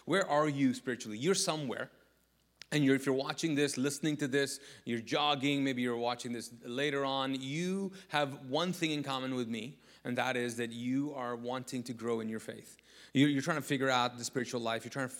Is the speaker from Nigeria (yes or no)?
no; Kuwait; now in United States; I came to the South when I came from Kuwait. I came to the South.